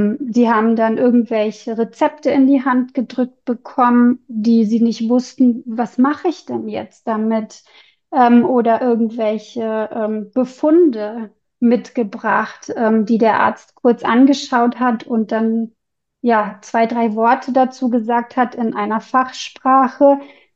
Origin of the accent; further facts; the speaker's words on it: Bolivia; moved away as an adult; now in Germany; Ich bin in Bolivien und Südamerika geboren und aufgewachsen und bin dann mit 20 Jahren alleine nach Deutschland gekommen, nach Berlin, zum Studieren.